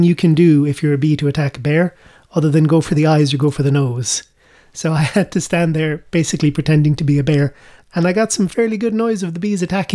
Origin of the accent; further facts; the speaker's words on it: Tralee, Munster, Ireland; first language Irish; I was born in Tralee. My family moved down here from Cork, I think, right before I was born. So I was raised here and I went to Gaelscoil de Gasman up in Shanachill, where I was always growing up speaking Irish.